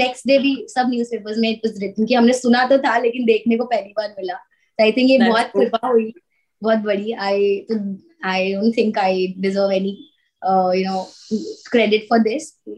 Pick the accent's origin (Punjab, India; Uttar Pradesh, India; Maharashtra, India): Punjab, India; Jalandhar; मेरे शहर जलंधर में एक संगीत सम्मेलन होता है